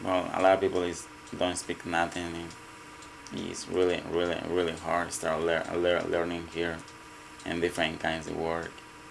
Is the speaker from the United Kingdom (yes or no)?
no; Mexico; accent: Mexican; English is a second language; The first time is really, really impossible for me learning English because my accent is Mexican.